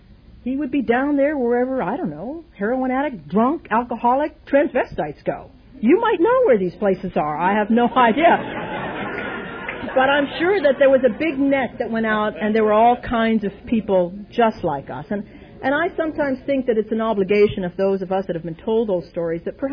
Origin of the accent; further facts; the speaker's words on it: Ireland; You know, I grew up in Ireland with the nuns.